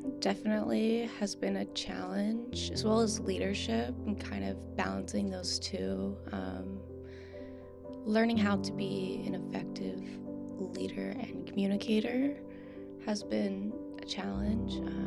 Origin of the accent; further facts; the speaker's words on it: Chesapeake, Virginia, United States; born there; also born or lived in Winston-Salem, North Carolina / Outer Banks, North Carolina / Florida; It's kind of hard to describe because I've moved around a lot. I was born in Chesapeake, and then I moved to Winston-Salem. I moved to the Outer Banks, then I moved to Florida, and now I'm back here in Nashland, Virginia.